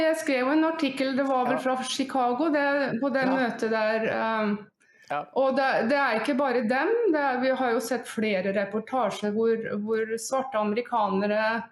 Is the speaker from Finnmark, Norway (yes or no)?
no; Drammen, Buskerud, Norway; born there; also born or lived in Northern Norway; Jo, jeg er født i Drammen.